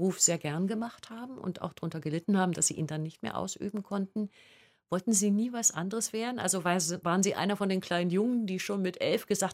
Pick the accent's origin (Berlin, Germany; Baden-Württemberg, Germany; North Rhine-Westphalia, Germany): Berlin, Germany; Also ich als Westberlinerin erinnere